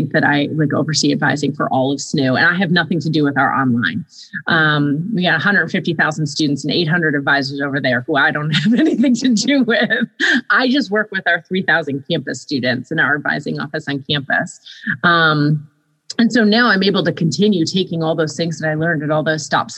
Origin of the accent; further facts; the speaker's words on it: Buffalo, New York, United States; And I'm from Buffalo, New York. And so I was like, okay, I'll move back home.